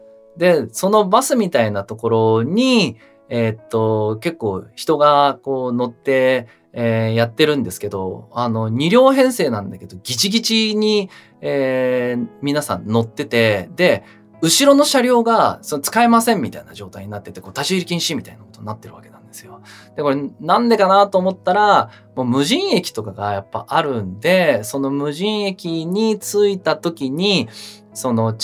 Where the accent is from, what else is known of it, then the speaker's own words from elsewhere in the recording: Saitama, Japan; 僕は埼玉生まれで、自分が埼玉で生まれて育ってきた中では